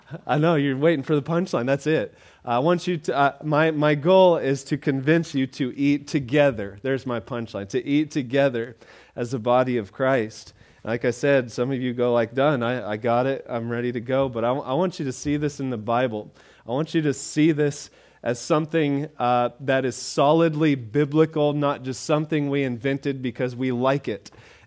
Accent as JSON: {"language": "English", "town": "Hutchinson", "country": "United States", "tie": "born or raised there", "said": "I hadn't been to a big town near my hometown, Hutchinson. I hadn't been there a while, but you know, I grew up in the area, so I knew the town"}